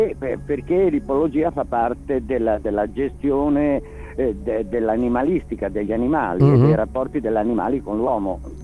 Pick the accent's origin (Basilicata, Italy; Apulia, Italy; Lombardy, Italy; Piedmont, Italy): Piedmont, Italy; Turin; Io sono un torinese che vive in Maremma e che ama la Sardegna.